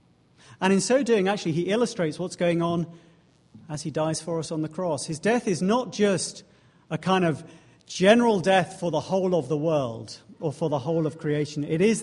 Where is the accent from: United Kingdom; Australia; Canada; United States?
United Kingdom; England; It's just how I am. I'm English